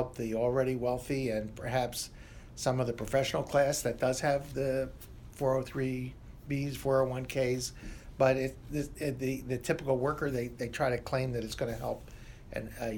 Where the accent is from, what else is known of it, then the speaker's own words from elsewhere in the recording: Pennsylvania, United States; Senator Lawrence Michel from Pennsylvania, my home state.